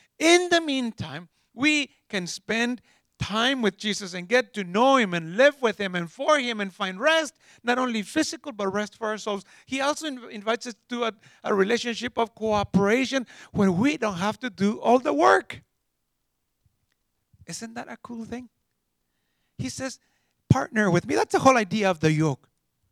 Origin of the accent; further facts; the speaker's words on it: Mexico; English is a second language; I grew up in Mexico. Some of you know that. And we grew up in an agricultural community where we were peasants. We lived from one harvest to the next.